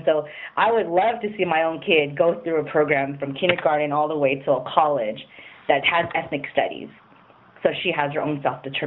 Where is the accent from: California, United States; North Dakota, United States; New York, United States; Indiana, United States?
California, United States; Riverside; because my husband and I, we grew up together in Riverside.